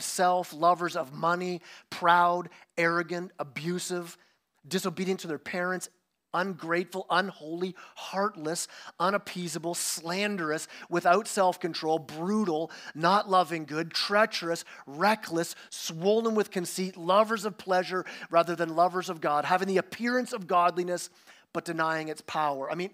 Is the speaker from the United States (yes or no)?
no; Canada; I'm Canadian